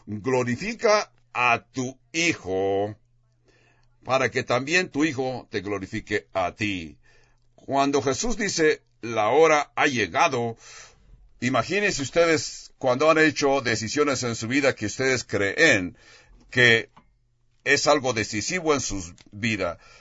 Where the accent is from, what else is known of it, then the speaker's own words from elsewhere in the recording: California, United States; aunque también yo soy de California